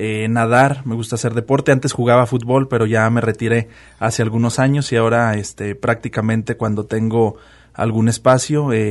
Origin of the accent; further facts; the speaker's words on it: Lagos de Moreno, Jalisco, Mexico; Nací y crecí en Lagos de Moreno. Soy de la popular colonia San Miguel o el barrio de San Miguel.